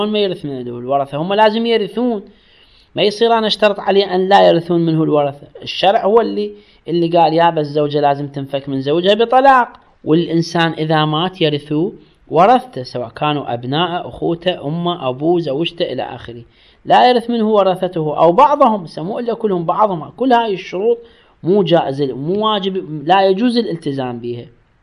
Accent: Iraq; نكاح الشغار يعني هذا اللي يسموه عندنا بالعراق قصة بقصة،

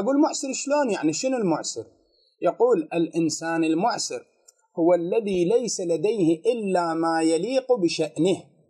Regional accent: Iraq; إحنا كمجتمع عراقي

